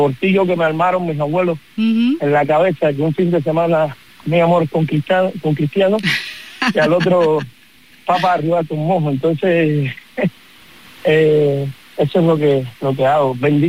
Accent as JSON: {"language": "Spanish", "country": "Cuba", "tie": "born there", "said": "mi madre es canaria, es de Tenerife, y mi padre es cubano, yo nací en Cuba. Y entonces tengo esa fusión en mi sangre"}